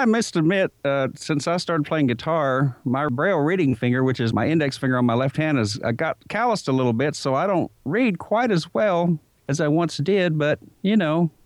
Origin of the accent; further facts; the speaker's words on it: Texas, United States; also born or lived in California / Florida; I grew up in Texas, and they were mainstreaming us at that time, so I went to public school. I'm a military brat, so I went to kindergarten in California and in Florida.